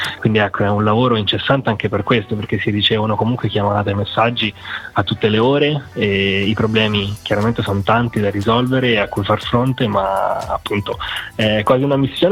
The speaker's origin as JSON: {"language": "Italian", "town": "Moglie di Maiolati Spontini", "region": "Marche", "country": "Italy", "tie": "born or raised there", "also_born_or_lived": "Jesi / Rome", "said": "Io nasco infatti a Iesi come ospedale, ma in realtà sono cresciuto a Moglie di Maiolati Spontini, la frazione del comune, e quindi mi sento tutti gli effetti mogliarolo e maiolatese soprattutto."}